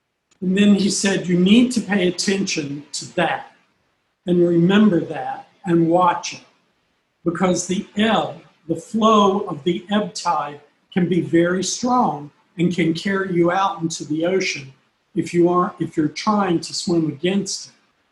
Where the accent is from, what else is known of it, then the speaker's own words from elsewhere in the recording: Georgia, United States; now in New York, United States; When I went camping, because I'm from Georgia, we went camping in the mountains of the foothills of the Blue Ridge Mountains.